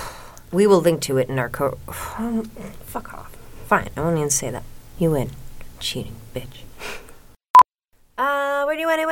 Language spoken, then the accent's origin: English; Ottawa, Ontario, Canada; And they are based out of Ottawa. my hometown